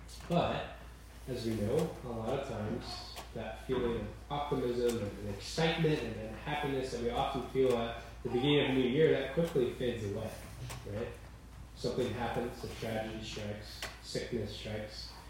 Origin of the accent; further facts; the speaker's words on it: Georgia, United States; I'm from Georgia, so I'm not an Alabama fan.